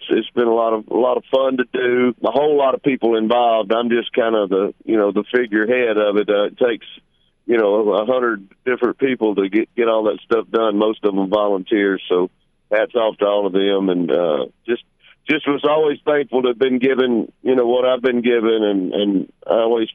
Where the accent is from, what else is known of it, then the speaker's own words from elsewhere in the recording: Texas, United States; Oh, absolutely. You know, I mean, Southeast Texas is big, big musically, not just country, but there's been a lot of other genres out of there